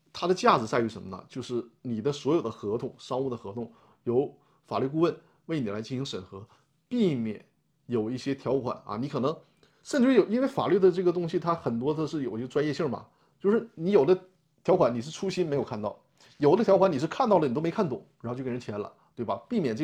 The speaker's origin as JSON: {"language": "Chinese", "region": "Northeast China", "country": "China", "accent": "Northeastern", "said": "用咱们东北话说啊"}